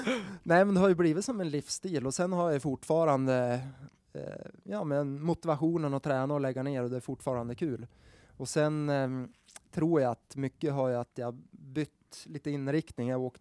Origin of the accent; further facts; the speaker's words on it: Sweden; Jag som svensk tyckte väl ändå inte att det var så farligt.